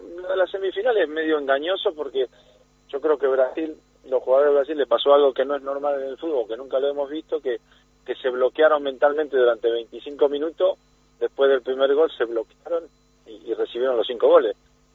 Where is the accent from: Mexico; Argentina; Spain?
Argentina; como yo como argentino